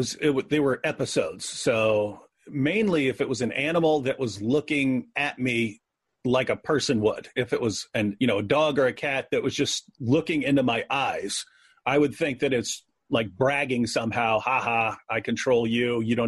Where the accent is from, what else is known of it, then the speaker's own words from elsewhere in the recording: West Virginia, United States; Grew up in a West Virginia trailer park. grew up in West Virginia, which, you know, it's not all bad. You live in a trailer park, so it's like hillbilly heaven.